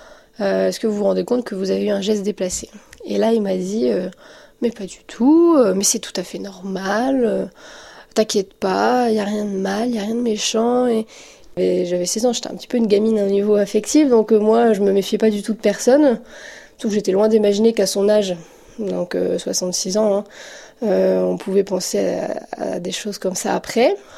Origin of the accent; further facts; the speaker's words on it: Douai, Hauts-de-France, France; j'étais chez moi à Douai, donc chez mes parents.